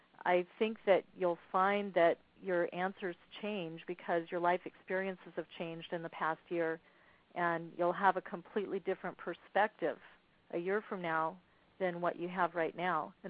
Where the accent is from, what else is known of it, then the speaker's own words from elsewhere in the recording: Kansas City, United States; born there; I've never actually worked on a farm, but I was born in Kansas City